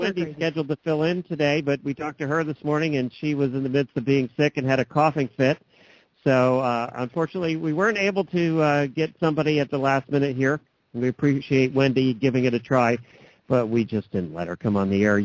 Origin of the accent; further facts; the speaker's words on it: Ocala, Florida, United States; from Ocala, Florida.